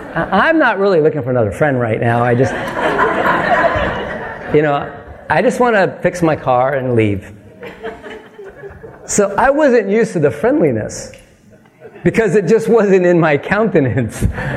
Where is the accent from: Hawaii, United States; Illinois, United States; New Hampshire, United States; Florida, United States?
Hawaii, United States; I'm like, I went to Kaiser High School in Hawaii.